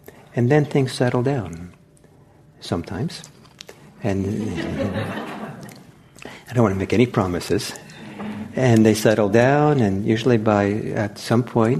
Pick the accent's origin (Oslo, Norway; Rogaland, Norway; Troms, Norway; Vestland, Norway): Vestland, Norway; Bergen; born there; English is a second language; Where I was born in Norway, the town is called Bergen. It's surrounded by mountains on three sides and the ocean on the fourth.